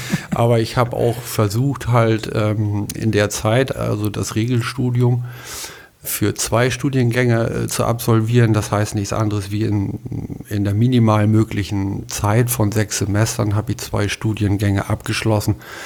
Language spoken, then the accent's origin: German; Meppen, Lower Saxony, Germany; born there; now in Geestland, Germany; Nee, ich bin im Emsland geboren, in Meppen.